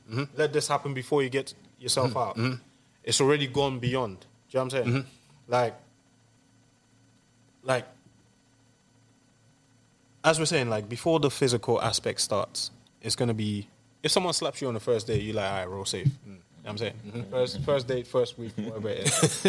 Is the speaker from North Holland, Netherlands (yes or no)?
yes; Amsterdam, North Holland, Netherlands; like, I come from Amsterdam.